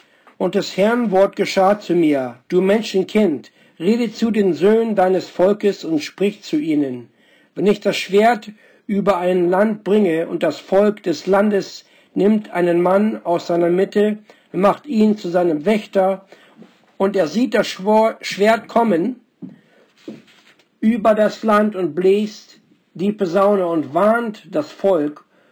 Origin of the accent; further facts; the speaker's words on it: Texas, United States; Ich bin in Texas aufgewachsen und Tornados und Tornado-Warnungen waren Teil unseres Lebens.